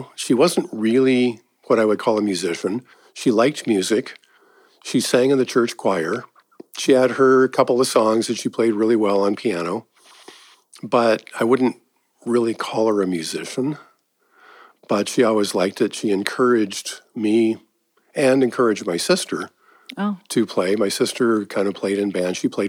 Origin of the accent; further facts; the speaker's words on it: Arizona, United States; also born or lived in Portland; I was born in Portland, but my family moved to Arizona right after I was born.